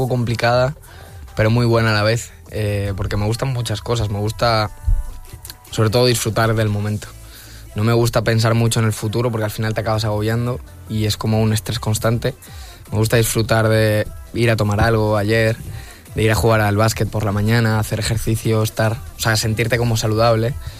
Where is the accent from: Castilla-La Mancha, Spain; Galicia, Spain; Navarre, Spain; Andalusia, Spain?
Galicia, Spain; Mira que yo soy de las Rías Bajas, pero... Rías Baixas.